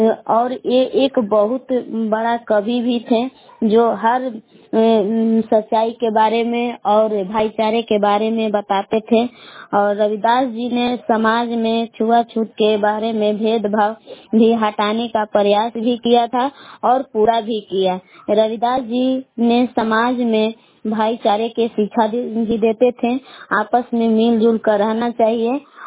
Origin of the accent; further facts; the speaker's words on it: Belaw, Bihar, India; ग्राम बेलाव जिला कैमूर भभुआ के निवासी हूँ।